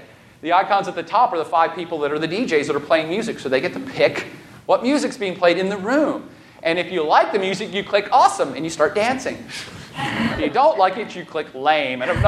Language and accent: English; Virginia, United States; I grew up, in Virginia, but I grew up in America.